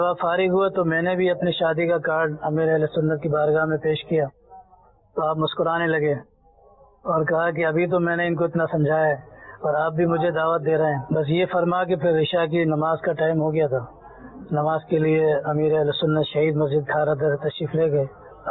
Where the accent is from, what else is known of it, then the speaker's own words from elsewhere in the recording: Sukkur, Sindh, Pakistan; میرا تعلق سکھر سے ہے.